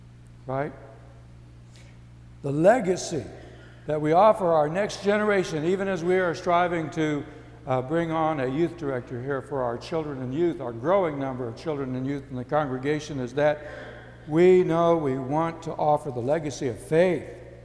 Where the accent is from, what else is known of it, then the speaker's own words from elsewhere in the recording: San Antonio, Texas, United States; And I remember in my teenage years growing up in San Antonio, at one point, I was part of a campaign of high school students where we went down to the Alamo Plaza.